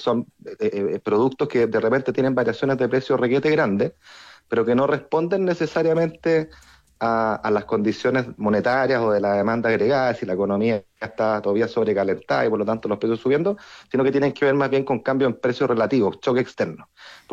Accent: Chile; creo que como chileno necesitamos

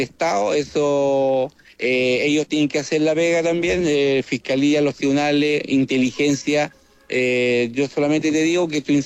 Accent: Chile; Somos chilenos como todos chilenos.

